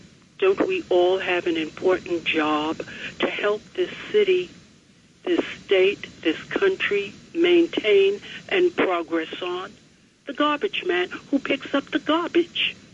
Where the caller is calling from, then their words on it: New York, United States; I'm calling from Long Island.